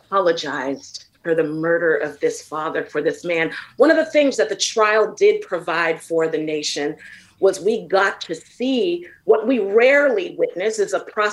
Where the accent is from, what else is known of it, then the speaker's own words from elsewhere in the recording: San Francisco, California, United States; Chief Scott has a very, very difficult job on his hands because I grew up in San Francisco and Chief Scott knows this.